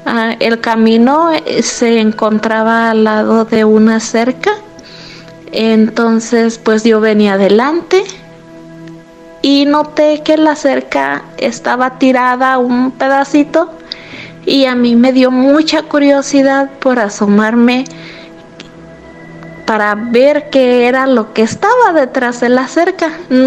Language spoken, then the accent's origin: Spanish; Michoacán, Mexico; now in Chicago, United States; Yo soy originaria de Michoacán y ahorita radico en Chicago.